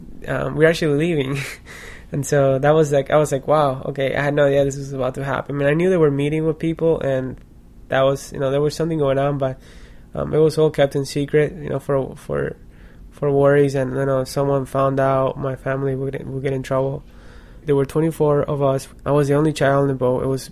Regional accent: Cuba; English is a second language; And I would tell them, "Oh, I'm from Cuba, and Cuba, you know, we're still in Cuba. This is Cuba,"

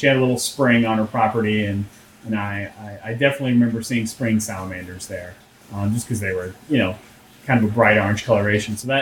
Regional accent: Knoxville, Tennessee, United States; also born or lived in Greensboro, North Carolina / Nashville; From the age of 5 on, I've been in Knoxville, except for my 8th grade when I lived in Nashville.

